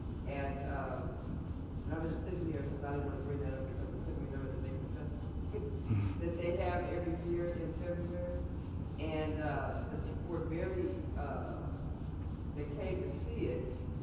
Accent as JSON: {"language": "English", "town": "Los Angeles", "region": "California", "country": "United States", "said": "Yeah, I'm from Los Angeles, California"}